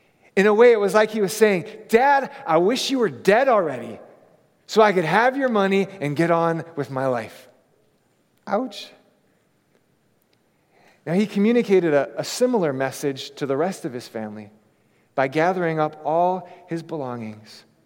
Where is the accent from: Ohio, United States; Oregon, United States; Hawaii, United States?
Hawaii, United States; Many of you know I grew up in Hawaii, beautiful place, but I was teased mercilessly as a child because I didn't look like my peers.